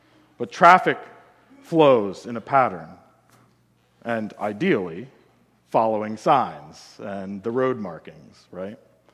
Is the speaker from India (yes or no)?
no; Pennsylvania, United States; do not describe the world the same way that I do growing up in South Central Pennsylvania.